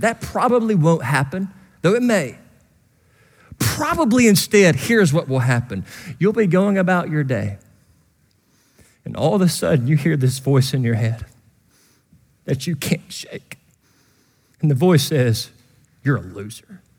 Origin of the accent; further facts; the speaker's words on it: Kentucky, United States; I grew up on Noel Drive in Katy's, Kentucky.